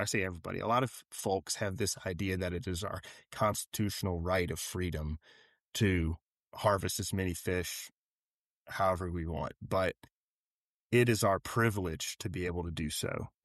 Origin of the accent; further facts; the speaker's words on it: Louisiana, United States; growing up in Louisiana, we all grew up by the box.